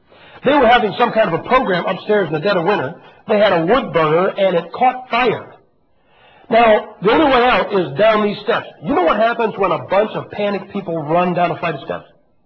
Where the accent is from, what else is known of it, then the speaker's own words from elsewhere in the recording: United Kingdom; I'm not an American. I mean, a Brit, man.